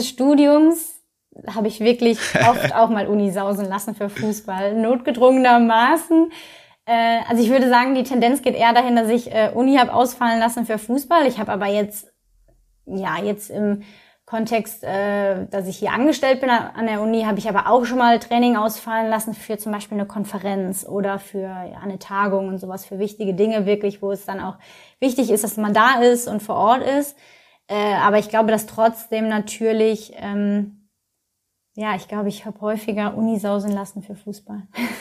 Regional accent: Essen, North Rhine-Westphalia, Germany; Und ich komme ja aus Essen gebürtig, ich habe zu dem Zeitpunkt auch noch in Essen gewohnt.

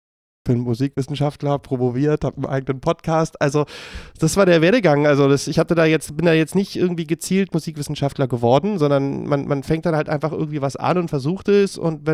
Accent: Berlin, Germany; Ich bin in Berlin aufgewachsen, geboren und lebe hier immer noch. Habe mich noch nicht so wahnsinnig viel weit fortbewegt in meinem Leben.

